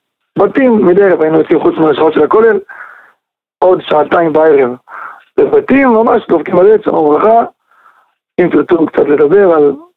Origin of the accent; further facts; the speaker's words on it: Ma'alot, Northern District, Israel; אנחנו גדלנו, נולדנו במעלות, זה לא רחוק. ברוך השם, מכירים את המקום הרבה שנים.